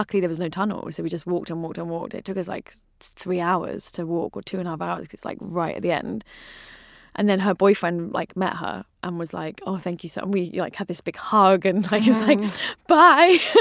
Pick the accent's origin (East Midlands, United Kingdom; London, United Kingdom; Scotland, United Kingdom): London, United Kingdom; And I really felt like, as a Londoner, when I would see the New Yorkers talking about it, I was like, oh, it's never happened.